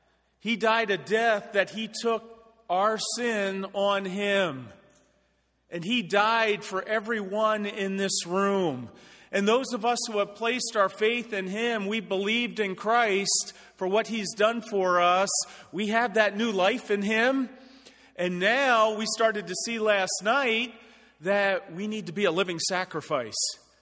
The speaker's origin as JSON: {"language": "English", "town": "Philadelphia", "region": "Pennsylvania", "country": "United States", "said": "Okay, I'm from Philadelphia. That's what it is."}